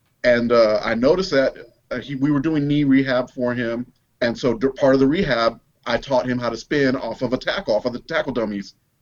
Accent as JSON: {"language": "English", "town": "Houston", "region": "Texas", "country": "United States", "said": "And I'm from Houston, and I actually went to Arlington, so that's a couple hundred miles away."}